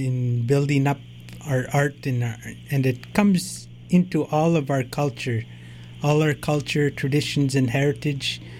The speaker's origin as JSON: {"language": "English", "region": "British Columbia", "country": "Canada", "tie": "born or raised there", "said": "Sure brought me back to the years growing up in Nicola Valley, and that was the only radio we had, and it only played that stuff."}